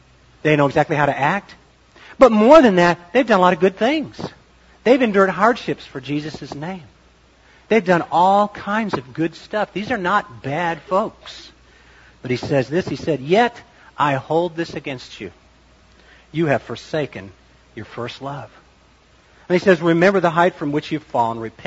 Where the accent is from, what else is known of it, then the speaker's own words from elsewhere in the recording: Joliet, Illinois, United States; I'm especially kin to them because I grew up in Joliet.